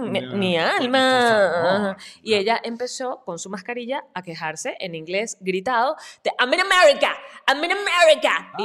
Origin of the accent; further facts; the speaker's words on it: Venezuela; Pero además, hasta que supo que yo era venezolano